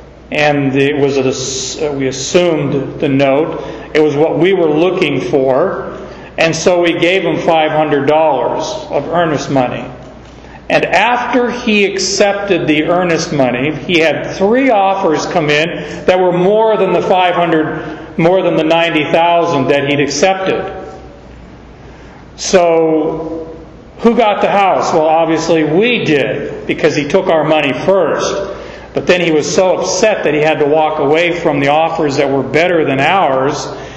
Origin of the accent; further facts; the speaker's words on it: Arizona, United States; And I learned about monkey grass the hard way. I grew up in Arizona. We didn't do monkey grass.